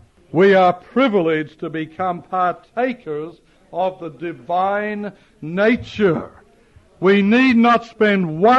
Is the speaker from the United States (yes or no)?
no; Australia; I said, of course, I know exactly which, being an Australian, I know that it's the spiritual.